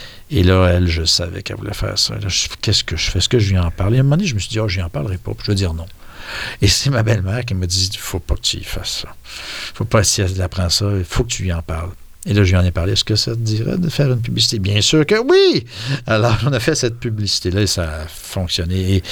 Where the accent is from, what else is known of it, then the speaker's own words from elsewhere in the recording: Victoriaville, Quebec, Canada; Moi, je viens d'Arthabasca, Victoriaville, en fait.